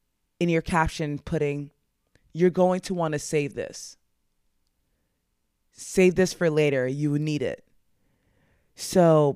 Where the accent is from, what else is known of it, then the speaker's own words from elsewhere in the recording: New York, United States; accent: New York; Why did my New York accent just come out?